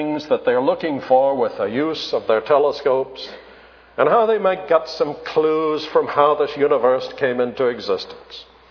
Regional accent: Charleston, United States; I grew up in Charleston with a lot of antique furniture in our home

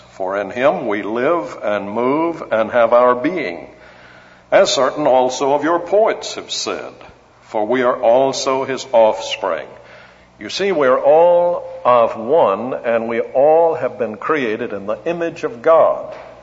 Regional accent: Charleston, South Carolina, United States; I come from South Carolina and from Charleston

